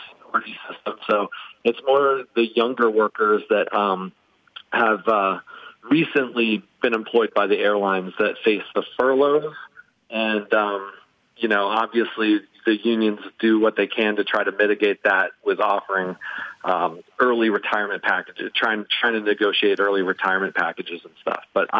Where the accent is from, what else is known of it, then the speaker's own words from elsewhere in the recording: Northeast, United States; now in Florida, United States; Growing up in the Northeast, there always seemed to be a low overcast layer almost every day.